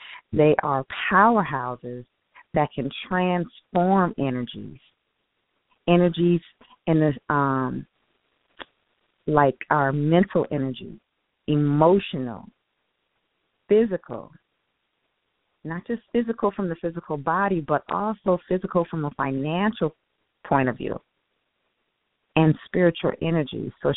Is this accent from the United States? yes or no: yes; United States; Growing up in the States, I'm accustomed to the concept that there are 7 major chakras which are located along the spine.